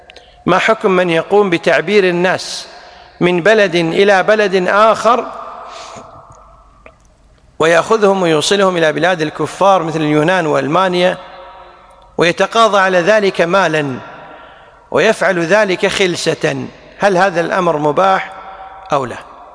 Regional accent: Kuwait; يعني مثلا عندنا بالكويت توقيت موضوع من أول سنة 86

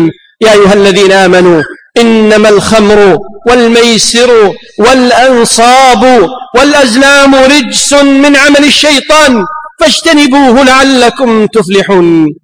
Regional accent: Kuwait; يقصد بعض أهل الفساد بلدتنا وأهلنا في الكويت الحبيبة

